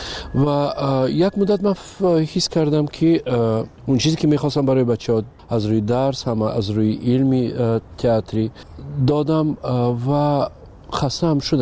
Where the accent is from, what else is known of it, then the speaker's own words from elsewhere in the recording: Tajikistan; اما اومدن من وطنم خب پیش از همه تاجیکستان وطن است. بله این خانه من است و مادرم اینجاست، فرزندام اینجاست.